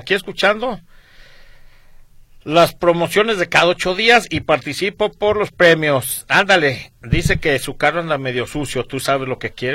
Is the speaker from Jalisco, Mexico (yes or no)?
yes; Guadalajara, Jalisco, Mexico; Pues ojalá y ganen, porque si somos tapatíos.